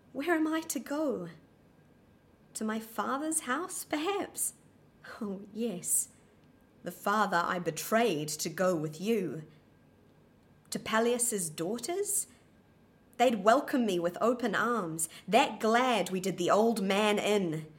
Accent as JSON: {"language": "English", "region": "Nelson", "country": "New Zealand", "tie": "born or raised there", "also_born_or_lived": "Wellington", "said": "I was born in Nelson, which is the top of the South Island of New Zealand. And it's quite warm and sunny there and quite lovely. And I lived there until I went to university in Wellington, which is the bottom of the North Island."}